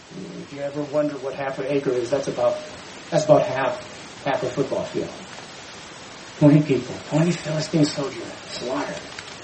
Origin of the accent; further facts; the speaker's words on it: Texas, United States; Sorry, I'm from Texas.